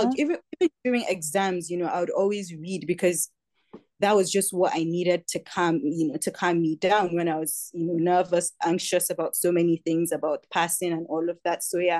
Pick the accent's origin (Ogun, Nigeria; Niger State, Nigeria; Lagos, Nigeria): Niger State, Nigeria; I'm from Niger State.